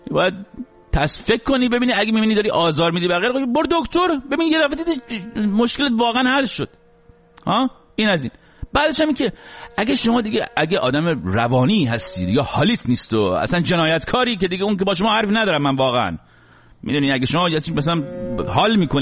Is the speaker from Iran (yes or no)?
yes; Iran; بنده به عنوان یک ایرانی بسیار خوشحالم که بالاخره زنان سرزمین من هرچند به صورت محدود ولی جرأت پیدا کردن